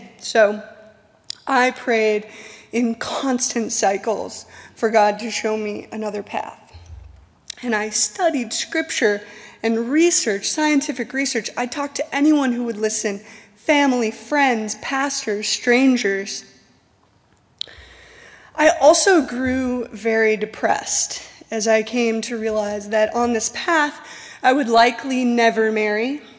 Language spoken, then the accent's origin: English; Utah, United States; I grew up in Utah in a wonderful Mormon family where I had a happy Mormon childhood.